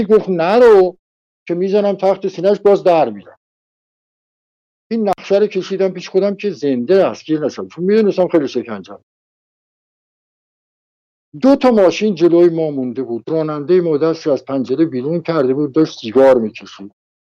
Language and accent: Persian; Shiraz, Fars, Iran; من تو شیراز بزرگ شدم،